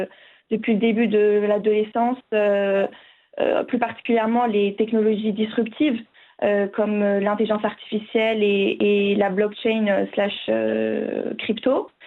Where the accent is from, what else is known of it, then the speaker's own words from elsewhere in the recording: United Arab Emirates; also born or lived in France; même si je suis née en France et que j'ai grandi aux Émirats, je me suis toujours sentie marocaine et je suis très fière de l'être.